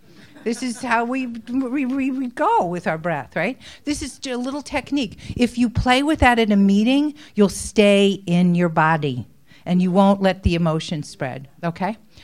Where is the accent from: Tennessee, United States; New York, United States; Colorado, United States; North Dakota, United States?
New York, United States; You know, I'm from New York originally. We called them do-overs.